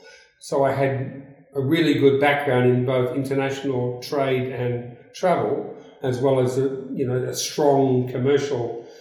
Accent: England, United Kingdom; moved away; because I was brought up in England and I travelled through Europe before I came out here

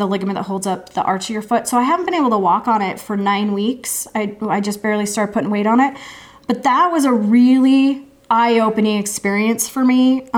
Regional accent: Idaho, United States; so I grew up in Idaho and people would always be leading me at night in the dark

